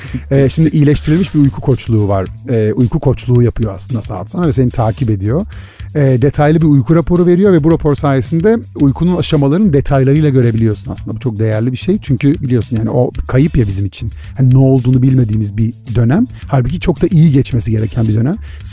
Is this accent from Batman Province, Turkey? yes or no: no; Izmir, İzmir, Turkey; now in Istanbul, Turkey; Ya şöyle ben İzmirliyim ve insanlar bana yani benim İstanbul'da yaşadığımı işte ve hayatta kalmaya çalıştığımızı hepimiz burada biliyorsun.